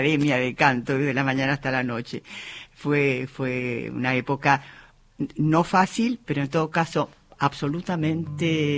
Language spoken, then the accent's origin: Spanish; Chile; also born or lived in Mendoza, Argentina; Y yo nací en Mendoza. Primero la familia se ubicó allí y luego pasaron a Chile. Yo tenía meses, así que todo mi recuerdo de infancia está en Chile.